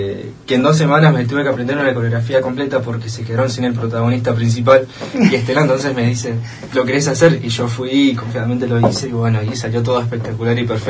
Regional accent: Trevelin, Chubut, Argentina; Y bueno, yo soy de acá, de Trevelin.

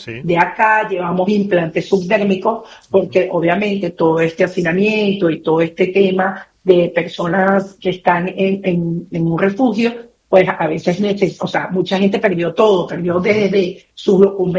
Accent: Venezuela; mi pueblo, porque yo soy venezolana

